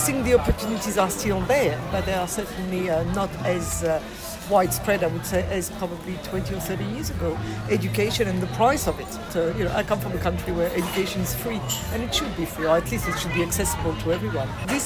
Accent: France; now in Australia; I came from France originally, and I came over here for many reasons.

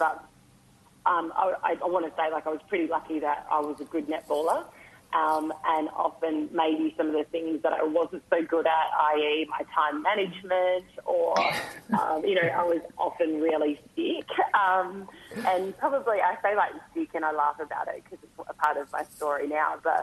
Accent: Western Australia, Australia; I grew up in the Kimberley, and the town I came from, we had 80 to 90% Aboriginal students at our school.

